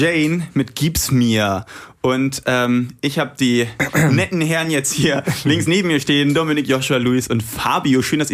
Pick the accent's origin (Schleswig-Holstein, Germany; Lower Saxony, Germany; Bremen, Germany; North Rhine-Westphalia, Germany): Bremen, Germany; born there; Ich bin tatsächlich gebürtiger Bremer.